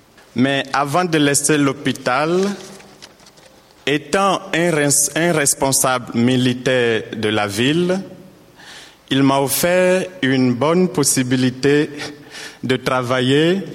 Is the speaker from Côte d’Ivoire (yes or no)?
yes; Côte d’Ivoire; moved away as an adult; je viens de la Côte d'Ivoire. J'ai 28 ans et je suis infirmier.